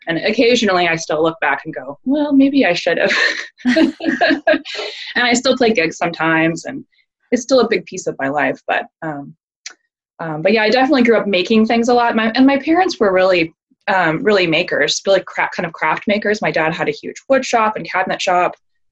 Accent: Oregon, United States; also born or lived in Michigan / Southern US; I moved back to Oregon. So I've kind of lived all over the place, and I feel like my hometown is in a lot of places. Like, I feel like an Oregon, Pacific Northwest girl, but I also feel like kind of a Southern girl in some ways.

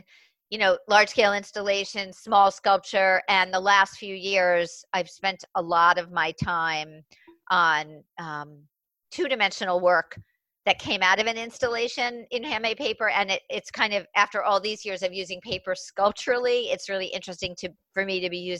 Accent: Queens, New York, United States; also born or lived in New Rochelle; now in Jersey City, United States; I was born in Queens, and I grew up in Queens and in New Rochelle.

